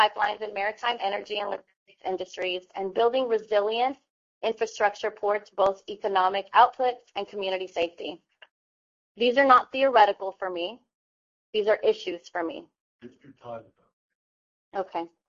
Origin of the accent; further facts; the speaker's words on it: Houston, Texas, United States; Growing up in Houston, Southeast Texas, and now serving in local government as a council member myself